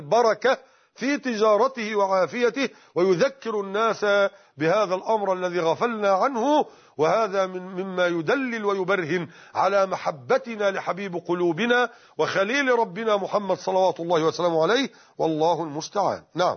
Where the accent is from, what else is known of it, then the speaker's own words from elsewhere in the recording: Egypt; لا شك أن عندنا في مصر هنا حتى زي المصدر الأول للتشريع هو الشريعة